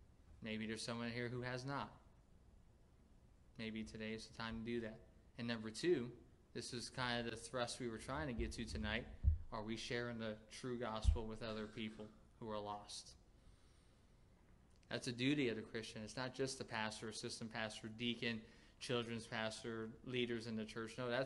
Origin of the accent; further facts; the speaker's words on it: Florida, United States; I'm not from Massachusetts like Joe and Walter are, and they get snow over there in the wintertime to have all that practice, or from New Jersey. I didn't live up there. I lived down here in Florida, and I didn't learn how to ice skate till I was 16